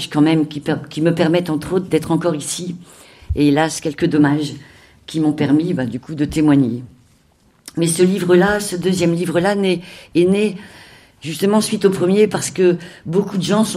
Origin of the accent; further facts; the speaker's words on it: Hauts-de-France, France; Nous venons du Nord et je suis animatrice en pastorale. On dit ça comme ça dans le diocèse de Cambrai.